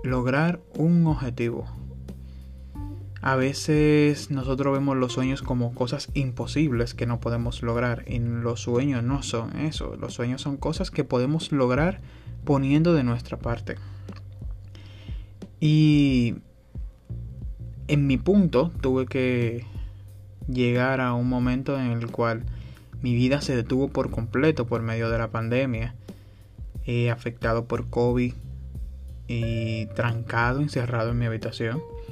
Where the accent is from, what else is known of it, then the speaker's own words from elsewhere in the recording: Dominican Republic; soy de la República Dominicana y he creado este proyecto en un tiempo de pandemia, tiempo de recogimiento